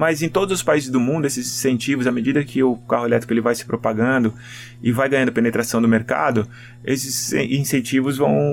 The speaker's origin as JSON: {"language": "Portuguese", "country": "Brazil", "said": "eu, como consumidor, como brasileiro, eu acho que no nosso país faz sentido"}